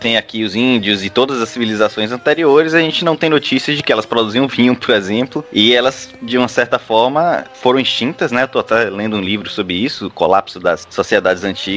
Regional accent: Brazil; porque a gente é brasileiro

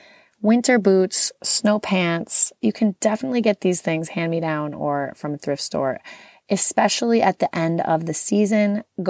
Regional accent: Wisconsin, United States; I'm from Wisconsin. It's a Midwest thing.

